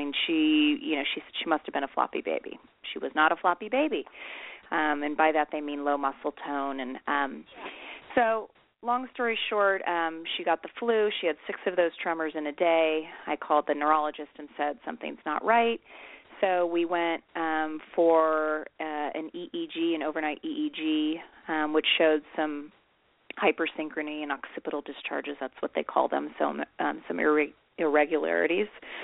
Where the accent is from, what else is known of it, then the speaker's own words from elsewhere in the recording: Naperville, Illinois, United States; I mean, I loved growing up in Naperville, and it holds such a big place in my heart.